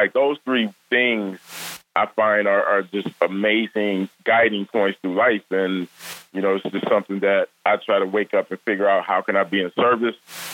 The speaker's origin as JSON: {"language": "English", "town": "Detroit", "region": "Michigan", "country": "United States", "tie": "born or raised there", "said": "I'm from Detroit, and, you know, I grew up in a pretty tough neighborhood, tough background"}